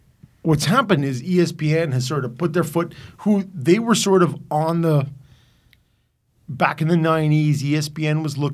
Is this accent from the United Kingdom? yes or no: no; Canada; Okay, as a Canadian guy.